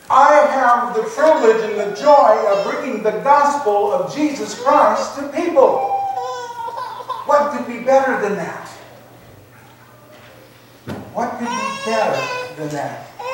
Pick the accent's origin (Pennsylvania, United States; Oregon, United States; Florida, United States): Oregon, United States; my testimony is that I was just a farm kid growing up in Oregon. And what good comes out of Oregon?